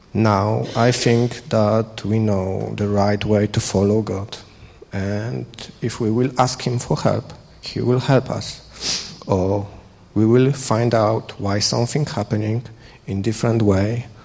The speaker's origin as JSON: {"language": "English", "country": "Poland", "tie": "born or raised there", "second_language": "English", "moved": "as an adult", "lives_now": "-", "said": "We came from Poland around 6 years ago. maybe I will start talking more about me, and then I pass to my wife. I live in Poland above 30 years, and I grew up in in the culture dominated by Roman Catholic believers"}